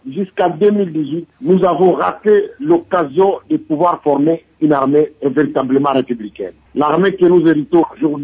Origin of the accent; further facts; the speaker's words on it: DR Congo; c'est le temps que nous tous, en tant que Congolais, nous puissions nous mobiliser